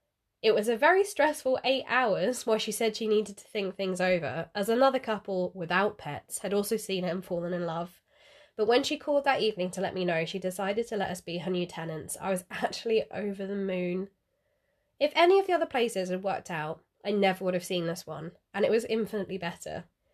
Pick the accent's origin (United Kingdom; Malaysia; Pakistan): United Kingdom; Betchworth, South East England; a place just down the road from where I grew up in Betchworth came up on Rightmove